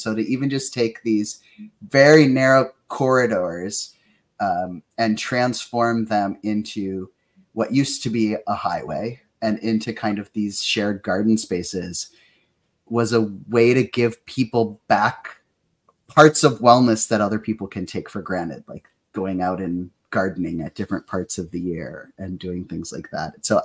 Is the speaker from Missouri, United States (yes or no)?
no; South Dakota, United States; And I, growing up in South Dakota, I understand that when you live in a space where everything is very far apart, having a car is sometimes your life bridge to different spaces.